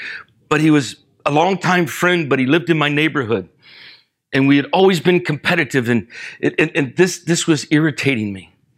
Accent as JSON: {"language": "English", "town": "Vero Beach", "region": "Florida", "country": "United States", "tie": "born or raised there", "said": "I spent the last few days in Vero Beach, my hometown, with one of my oldest friends."}